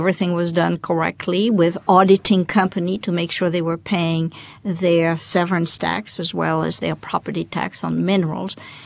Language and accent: English; Wyoming, United States; I served the governor of my home state of Wyoming.